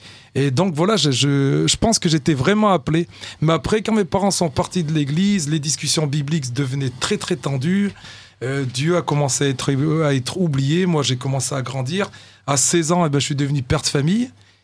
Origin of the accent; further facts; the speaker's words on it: Clermont-Ferrand, Auvergne-Rhône-Alpes, France; born there; accent: Auvergnat; On est nés à Clermont-Ferrand.